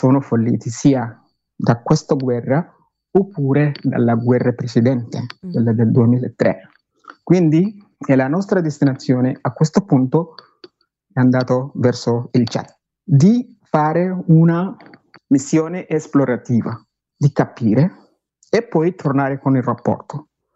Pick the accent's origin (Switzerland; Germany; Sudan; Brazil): Sudan; moved away; Io non posso andare proprio in Sudan perché sono un rifugiato, non riesco a tornare nel mio paese